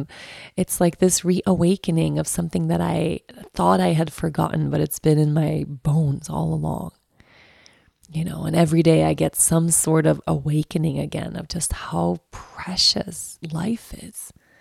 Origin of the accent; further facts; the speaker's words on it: Sweden; accent: Swedish; English is a second language; Like, in Sweden, we eat. Did you hear my Swedish accent just came out there? In Sweden, we eat something called leverpastej. Okay. In Sweden, people, since the dawn of time, okay, I grew up with this.